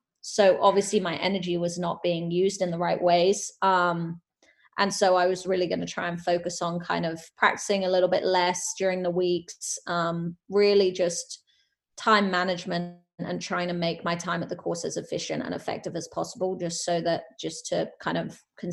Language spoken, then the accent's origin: English; England, United Kingdom; we're both English